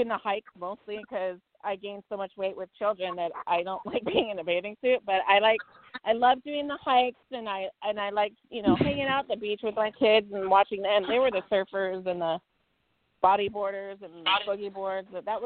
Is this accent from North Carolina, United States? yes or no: no; Hawaii, United States; I go, I'm from Hawaii.